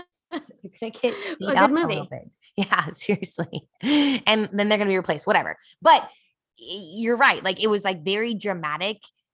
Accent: Kansas City, United States; Did you guys know that I grew up in Kansas City?

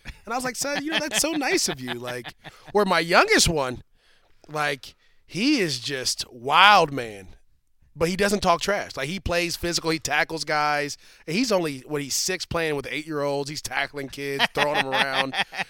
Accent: California, United States; I told you I'm from the Bay Area.

